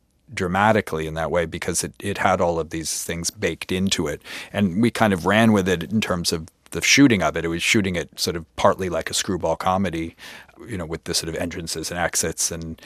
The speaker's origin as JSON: {"language": "English", "town": "Brooklyn", "region": "New York", "country": "United States", "tie": "born or raised there", "said": "I came from Brooklyn. I sort of had the thing of feeling like an insider and an outsider because I both grew up in New York in a sense"}